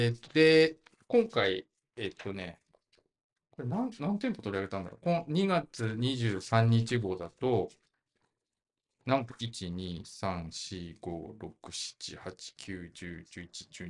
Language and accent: Japanese; Chiba, Japan; now in Tokyo, Japan; 僕は千葉出身で、まあ、東京に住んでるんだが